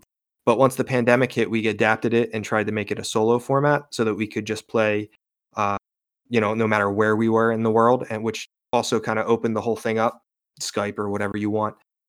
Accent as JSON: {"language": "English", "town": "Philadelphia", "region": "Pennsylvania", "country": "United States", "said": "I am from Philadelphia, or just outside Philadelphia."}